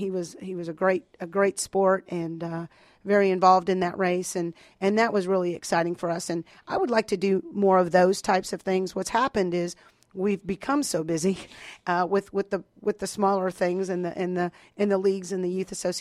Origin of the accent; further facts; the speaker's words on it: Austin, Texas, United States; I grew up in Austin.